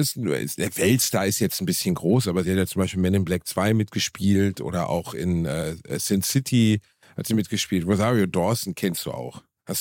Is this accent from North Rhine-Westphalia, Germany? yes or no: yes; Gelsenkirchen, North Rhine-Westphalia, Germany; mit dem Leben in Gelsenkirchen-Rotthausen, wo ich herkomme, nun mal wirklich nicht viel zu tun hatte.